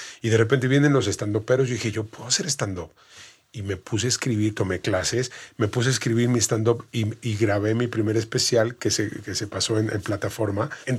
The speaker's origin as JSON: {"language": "Spanish", "country": "Mexico", "said": "yo soy mexicano. Y el 80% de lo que yo, de mi humor, pues es mexicano."}